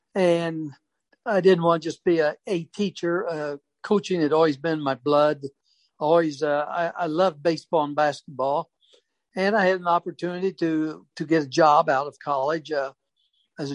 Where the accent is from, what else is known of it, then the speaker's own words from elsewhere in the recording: United States; had a lot of fun growing up in Washington.